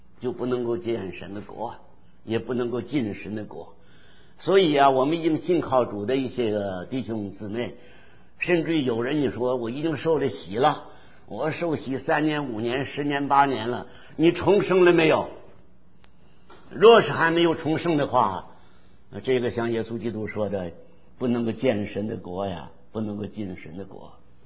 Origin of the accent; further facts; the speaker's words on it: Shandong, China; 我是山东的信徒